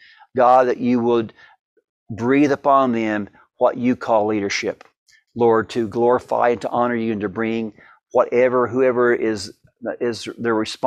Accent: Albion, United States; my great-grandma lived about 100 yards from the railroad tracks in my hometown of Albion.

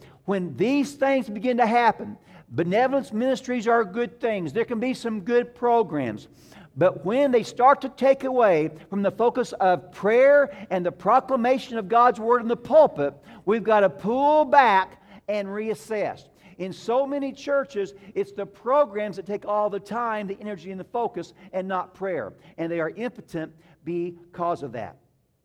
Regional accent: Bone Gap, Illinois, United States; Now, I'm from Bone Gap. It's hard to be sophisticated when you say you're from Bone Gap.

